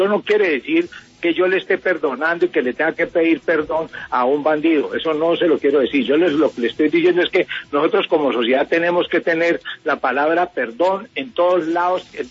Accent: Colombia

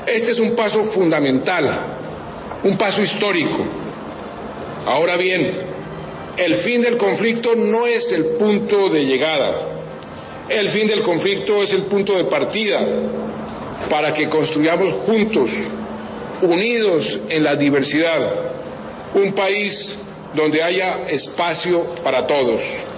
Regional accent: Colombia; como colombiano

